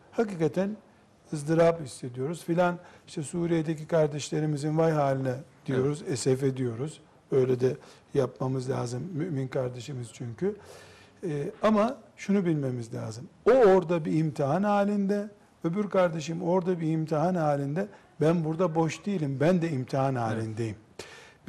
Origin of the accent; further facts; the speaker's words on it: Of, Trabzon, Turkey; born there; now in Istanbul, Turkey; Trabzon of doğumluyum. İstanbul'da ikamet ediyorum.